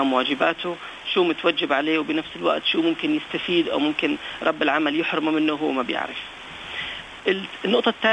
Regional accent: Syria; now in Australia; اللي ميزنا نحن كمكتب للسوريين انه نحن سوريين واهل البلد

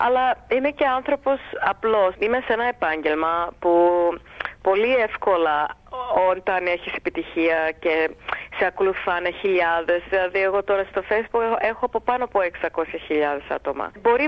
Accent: Darwin, Northern Territory, Australia; Τυπική ελληνική αυστραλοελληνική οικογένεια. Μεγάλωσα στον Ντάρουιν, μέσα σε ελληνική οικογένεια. Μιλούσαμε στα ελληνικά στο σπίτι, όλα αυτά.

